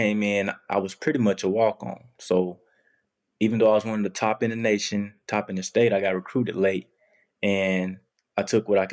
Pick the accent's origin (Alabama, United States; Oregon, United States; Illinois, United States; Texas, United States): Alabama, United States; I chose Auburn because I was from Alabama. And it was close to home.